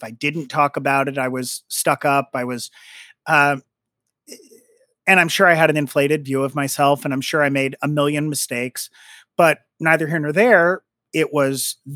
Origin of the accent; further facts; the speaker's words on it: Trenton, Missouri, United States; You don't see anybody that you don't know there, you know?